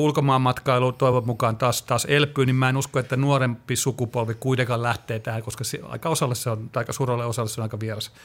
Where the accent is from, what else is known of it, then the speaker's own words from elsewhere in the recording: Juupajoki, Pirkanmaa, Finland; born there; Mistä tiesit, että mä oon syntynyt Juupajolla?